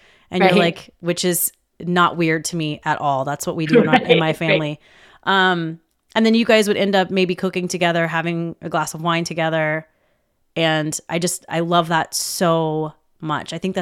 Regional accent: South Carolina, United States; I'm from South Carolina and it's so funny because we get together and all we talk about is food.

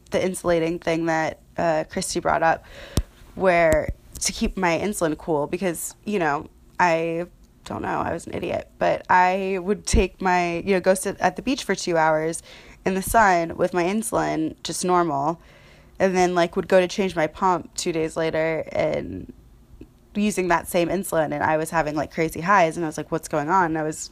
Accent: Jacksonville, Florida, United States; I am from Jacksonville, Florida.

